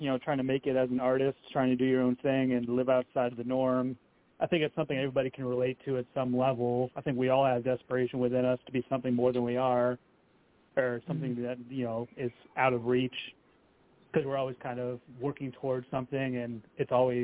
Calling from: Port Clinton, Ohio, United States; I'm in Eastern Standard Time. I'm in Port Clinton, Ohio.

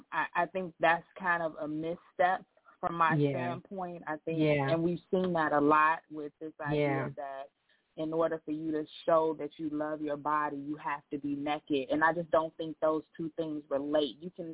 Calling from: Chicago, Illinois, United States; I am in Chicago.

